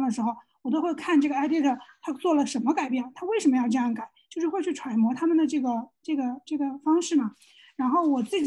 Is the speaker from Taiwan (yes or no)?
no; China; 当我们作为中国人在发中国研究的时候